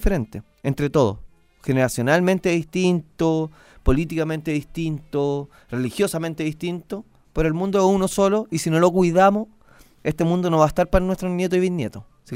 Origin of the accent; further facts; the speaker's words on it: Santiago, Santiago Metropolitan, Chile; Soy de La Legua, de origen, y no lo voy a negar. Y quiero La Legua.